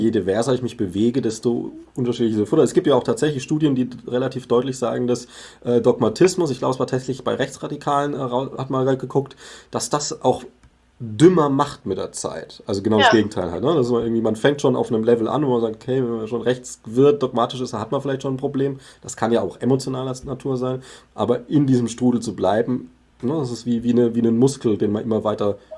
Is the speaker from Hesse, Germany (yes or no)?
no; Bavaria, Germany; Ich komme aus Bayern, klar